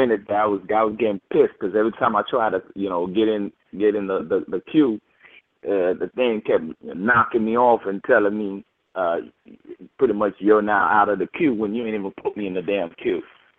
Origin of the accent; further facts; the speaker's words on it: Kingston, Jamaica; from my neck of the wood in Chicago, not Chicago, in Jamaica. I'm from West Kingston